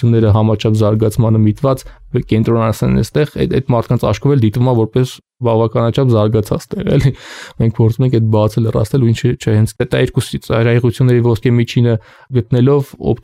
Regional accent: Yerevan, Armenia; born there; now in Gyumri, Armenia; նախապես Գյումրի եմ, Երևանից եմ ես ծնունդով, 2-3 տարի է Գյումրի եմ տեղափոխվել։

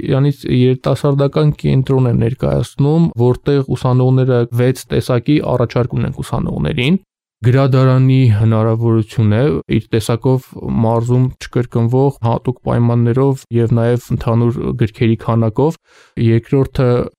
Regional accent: Yerevan, Armenia; born there; now in Gyumri, Armenia; նախապես Գյումրի եմ, Երևանից եմ ես ծնունդով, 2-3 տարի է Գյումրի եմ տեղափոխվել։

